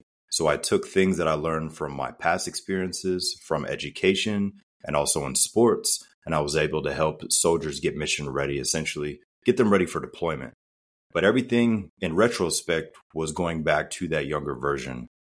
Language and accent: English; Germany; So as a child, I grew up in Germany. My mother's German. My father's African-American.